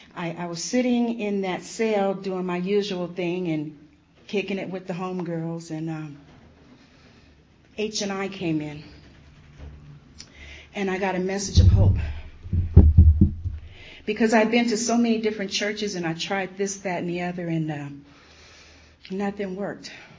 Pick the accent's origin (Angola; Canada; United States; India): United States; San Diego, California; I came from San Diego, born and raised. Woo, Dago in the house, right?